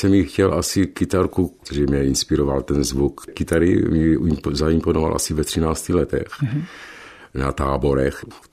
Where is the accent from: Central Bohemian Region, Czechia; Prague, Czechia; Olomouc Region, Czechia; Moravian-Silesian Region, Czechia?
Moravian-Silesian Region, Czechia; Bruntál; born there; also born or lived in Hnojník / Darkov / Dolní Lutyně; Kočovali jsme z Bruntálu, tam jsem se narodil. Pak rodiče odjeli tady na Hnojník, na Zámeček. Pak jsme kočovali dál na Darkov. A pokračovali jsme dál do Dolní Lutyně